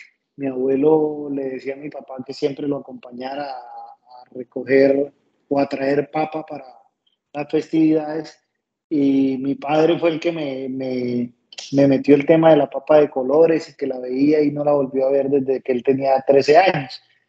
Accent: Santander, Colombia; soy el único santandereano que no vive de la yuca, sino de la papa. Pero el sector donde nacieron mis papás, que son campesinos, yo soy hijo de padres de origen campesino

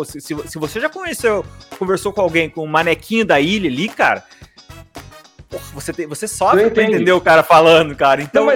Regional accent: Curitiba, Paraná, Brazil; Nós de Curitiba... Vamos dizer assim, daqui a pouco apaguem o que eu disse, né? Nós temos um sotaque desgraçado também, né, cara?

